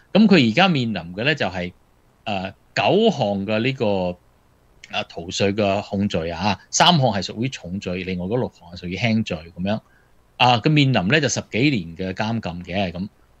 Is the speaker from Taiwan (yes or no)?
no; Guangdong, China; 我们广东人说